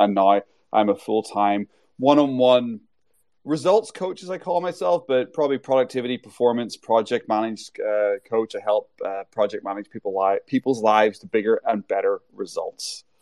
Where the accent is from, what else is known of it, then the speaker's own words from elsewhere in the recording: Ireland; also born or lived in United Kingdom; now in Vancouver, Canada; I'm originally from Ireland. I currently tweet from Vancouver. Lived in Canada for 10 years.